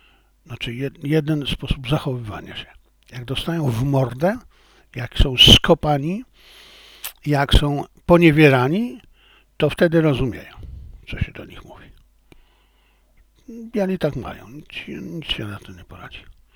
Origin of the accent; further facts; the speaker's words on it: China; Ja jako Chińczyk jestem zmartwiony tym, że tak się stało